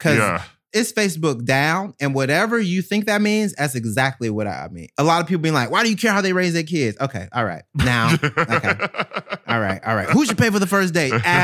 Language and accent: English; the South, United States; I'm from the South. Black people live down there too.